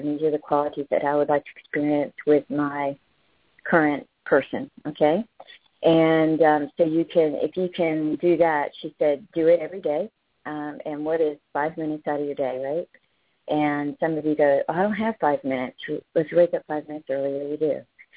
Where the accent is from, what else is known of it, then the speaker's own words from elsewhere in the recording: North Carolina, United States; accent: southern; I'm from North Carolina, so I grew up with them, and I'm one myself